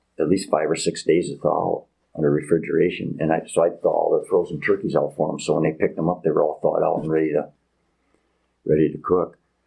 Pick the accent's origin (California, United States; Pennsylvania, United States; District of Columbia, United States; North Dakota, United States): Pennsylvania, United States; Monroeville; I started out for Don Morrow when I grew up in Monroeville when I was 15.